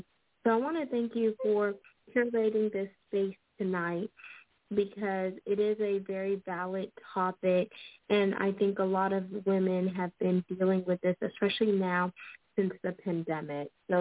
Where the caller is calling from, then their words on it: Texas, United States; I'm calling in from Texas.